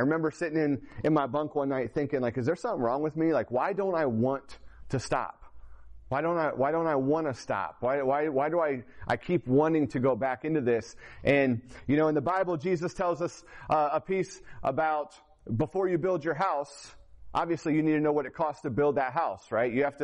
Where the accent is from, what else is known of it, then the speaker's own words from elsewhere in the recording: Fort Wayne, Indiana, United States; my wife and I, like I said, we came from Fort Wayne.